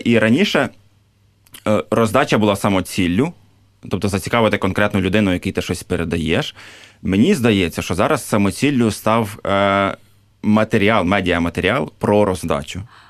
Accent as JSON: {"language": "Ukrainian", "town": "Smila", "region": "Cherkasy Oblast", "country": "Ukraine", "said": "я родом зі Сміли."}